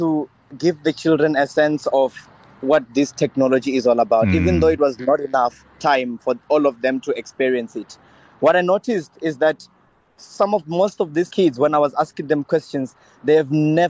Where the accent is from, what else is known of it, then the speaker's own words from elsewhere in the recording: Limpopo, South Africa; So I'm currently this side, and I was traveling the whole day. I'm from Limpopo.